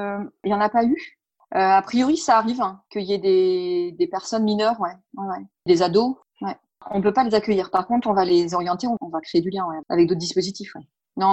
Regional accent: France; enfin moi en tant que Française, voilà, j'ai pas vécu ça.

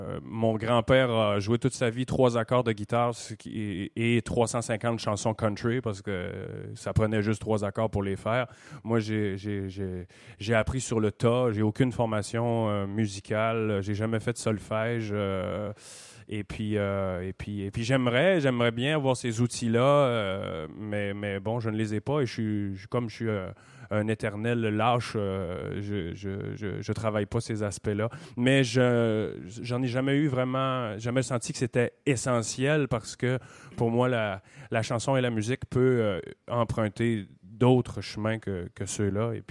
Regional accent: Quebec, Canada; born there; je suis né en Gaspésie, qui est complètement à l'est du Québec. C'est un peu votre Bretagne, mais du mauvais bord, finalement.

